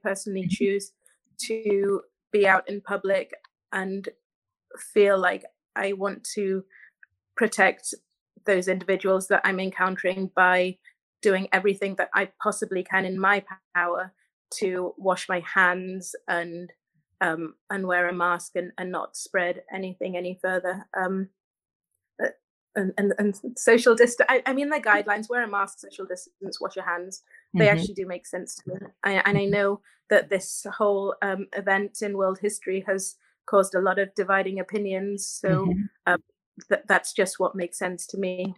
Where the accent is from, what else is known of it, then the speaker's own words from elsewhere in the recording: Wales, United Kingdom; yeah, I'm Welsh.